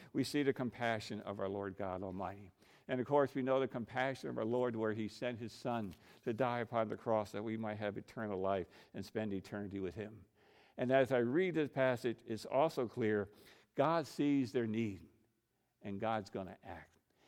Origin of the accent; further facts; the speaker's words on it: Long Island, New York, United States; Now, I grew up in Long Island, New York. I grew up on the water, many trips to the ocean.